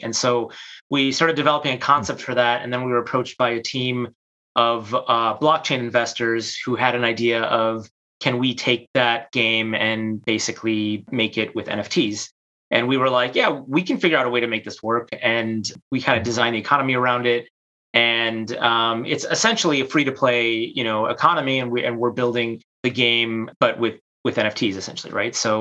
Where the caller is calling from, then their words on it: Chicago, Illinois, United States; I'm from my basement in Chicago, sunny Chicago. Sunny December Chicago, that's right.